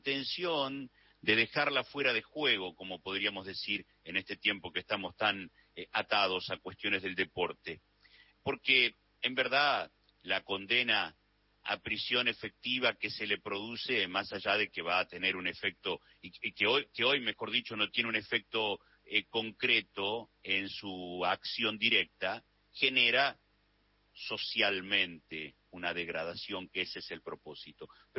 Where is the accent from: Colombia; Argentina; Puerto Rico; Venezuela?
Argentina